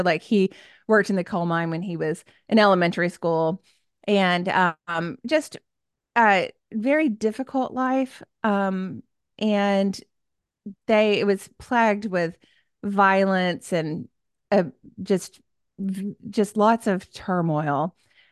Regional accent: Tennessee, United States; Well, I have a wonderful family, and we're from Tennessee.

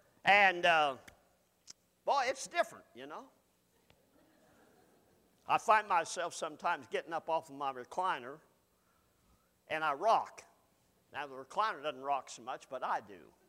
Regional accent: Arkansas, United States; I'm from Arkansas, so that's what we call it.

